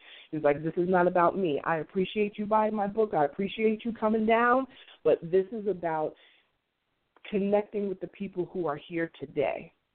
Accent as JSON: {"language": "English", "town": "Queens", "region": "New York", "country": "United States", "tie": "born or raised there", "said": "And he's from my hometown, Queens, New York."}